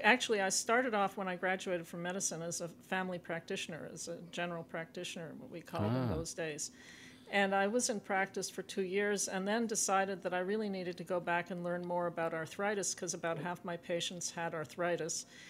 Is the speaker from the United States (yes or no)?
no; Montreal, Quebec, Canada; And my sister and I were born in Montreal and we grew up in Montreal in a French-Canadian neighborhood near the University of Montreal. But my second language is French, but it's not really my mother tongue.